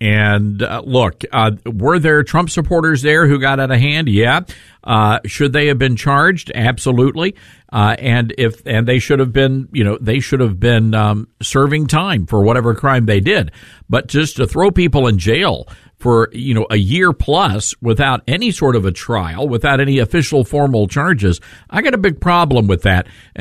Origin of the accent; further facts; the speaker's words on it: the South, United States; Oh, I'm a Southerner.